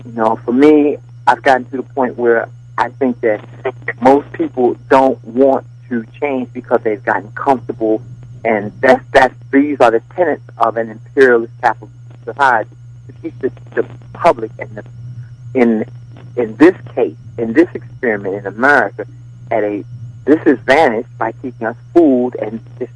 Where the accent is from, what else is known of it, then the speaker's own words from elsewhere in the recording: United States; because the real problem for us as Americans is to, when do we stand up and say, stop put